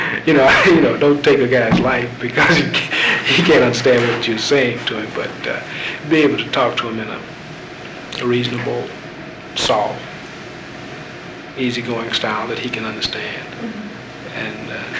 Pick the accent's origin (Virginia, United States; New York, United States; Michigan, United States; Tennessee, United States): Tennessee, United States; Nashville; I didn't want people to know that I was from Nashville.